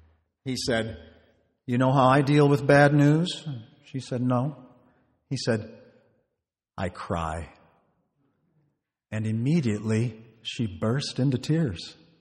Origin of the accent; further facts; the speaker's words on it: Texas, United States; You see, I grew up in West Texas, where we wear shoes like this, and boys certainly don't cry.